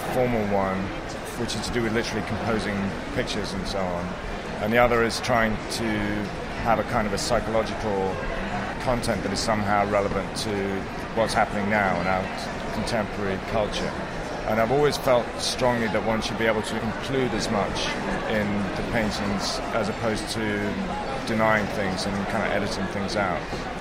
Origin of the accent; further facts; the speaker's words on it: England, United Kingdom; So as an English person, I was kind of always looking toward America because that seemed like it was the sort of dominant art center